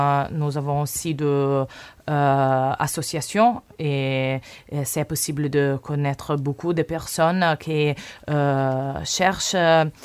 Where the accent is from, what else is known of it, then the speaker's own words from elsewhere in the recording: Castiglione della Pescaia, Tuscany, Italy; French is a second language; Je suis de Toscana, de la Maremma, qui c'est un castiglione della Pescaia